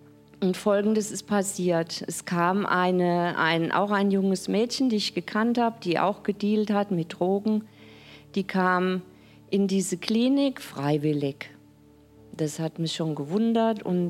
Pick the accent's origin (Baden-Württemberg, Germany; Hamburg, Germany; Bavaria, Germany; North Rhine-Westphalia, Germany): Bavaria, Germany; Kitzingen; Ich komme aus Kitzing in der Nähe von Würzburg.